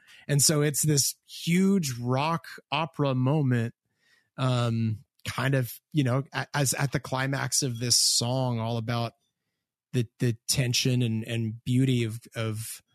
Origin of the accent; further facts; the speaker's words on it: Hamilton, Ontario, Canada; So I am from Hamilton, Ontario, Canada, which is sort of inseparable from our story because Hamilton is a weird city.